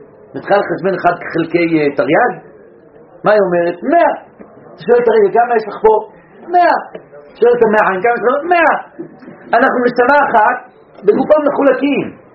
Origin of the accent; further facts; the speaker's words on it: Belgium; now in United Kingdom; גדלתי בבלגיה, אז אני בלגי. הרי ברגע שאני החלטתי לעזוב את בלגיה, להגר לבריטניה